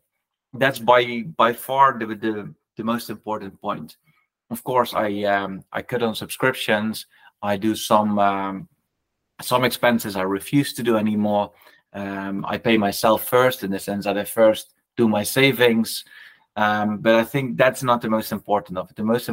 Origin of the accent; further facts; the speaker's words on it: Netherlands; English is a second language; I'm from the Netherlands, and middle class in the Netherlands means that you're actually have quite some money.